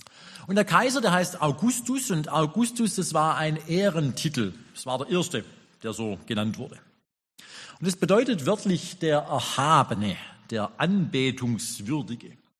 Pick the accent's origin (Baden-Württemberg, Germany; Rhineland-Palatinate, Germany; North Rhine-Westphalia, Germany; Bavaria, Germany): Baden-Württemberg, Germany; Als Schwabe bezahlt hat man den Namen dafür